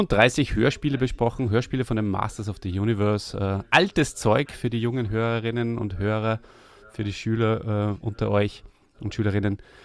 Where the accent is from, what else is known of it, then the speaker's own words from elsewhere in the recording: Austria; Also her komme ich aus Österreich. Ich muss mich jetzt auch tatsächlich richtig anstrengen und bemühen, wieder mal Hochdeutsch zu reden.